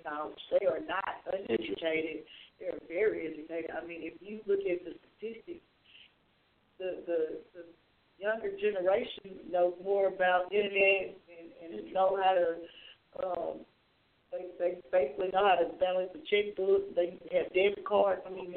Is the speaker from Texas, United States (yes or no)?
no; Nashville, Tennessee, United States; So Nashville, Tennessee. I'm born, raised. This is the South. I'm from the South.